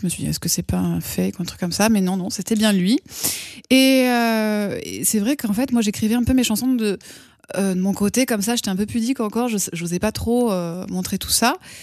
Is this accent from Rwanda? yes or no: no; Montauban, Occitanie, France; born there; Oui, je suis née à Montauban.